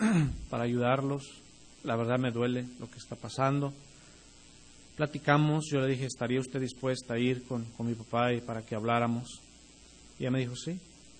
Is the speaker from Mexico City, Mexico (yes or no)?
no; Chiapas, Mexico; Yo soy de Chiapas.